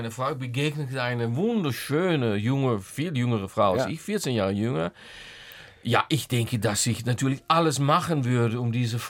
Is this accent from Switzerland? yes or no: no; Netherlands; German is a second language; weil als Holländer haben wir auch da natürlich unsere Fahrräder.